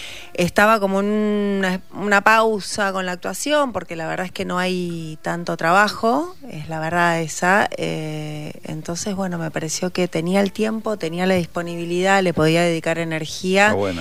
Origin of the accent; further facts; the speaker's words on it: Rosario, Santa Fe, Argentina; moved away; also born or lived in Guayaquil; Yo soy rosarina y bueno, a raíz de esa propuesta que le hicieron a mi mamá, fuimos toda la familia para allá.